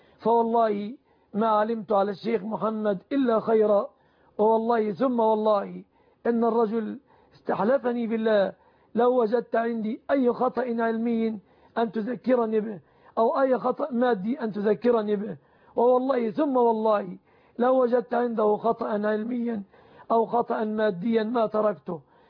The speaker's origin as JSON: {"language": "Arabic", "country": "Egypt"}